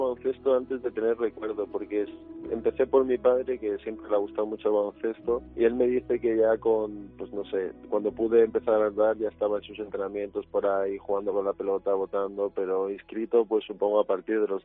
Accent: Calamonte, Extremadura, Spain; Yo empecé a jugar en Mérida, porque yo soy de Calamonte, que es un pueblito pequeño, y ahí no había baloncesto.

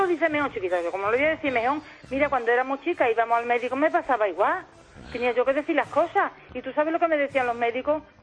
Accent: Alcolea del Río, Andalusia, Spain; now in Valencia, Spain; Yo vivo aquí en Valencia, soy de Sevilla, de Alcolea del Río, pero me voy a San José de Rinconada con mi hermana.

